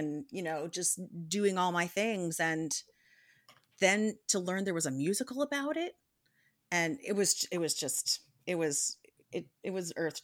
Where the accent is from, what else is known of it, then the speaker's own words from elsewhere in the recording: Chicago, Illinois, United States; And I grew up in Chicago, so the Sunday on the Island of Le Grand Jatte was at the Art Institute